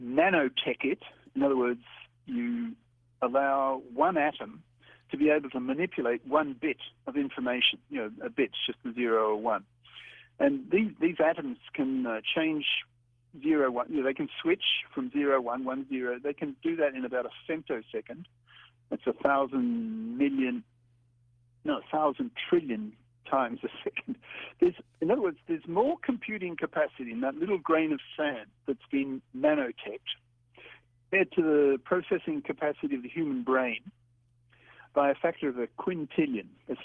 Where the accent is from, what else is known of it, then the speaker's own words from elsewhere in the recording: Australia; moved away; I've been back in Australia. I grew up in Australia and then hated the place and just left. And I've lived in six other countries for half a century and then retired.